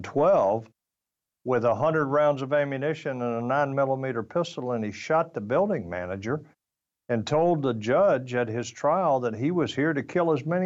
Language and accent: English; North Carolina, United States; I'm from North Carolina. And they got a saying there, and that is, you can put lipstick on a pig, but it's still a pig.